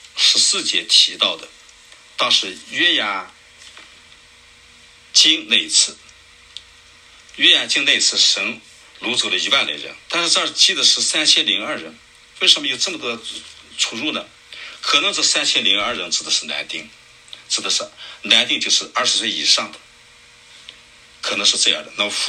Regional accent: China; 我们中国人不是有阴历有这个公历嘛

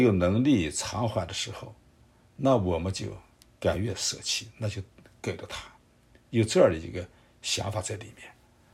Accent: China; 那么我们中国人跟这个日本人的关系

